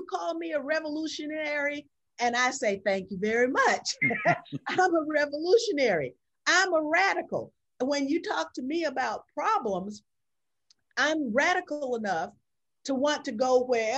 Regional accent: Georgia, United States; I want that narrative to become a part of the narrative of my home state of Georgia.

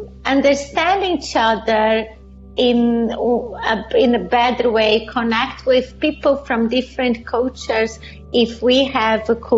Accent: Brazil; moved away as an adult; also born or lived in Italy; now in United States; Originally, I'm from Brazil. So I'm moved. So my history goes from between Brazil, Italy, and US.

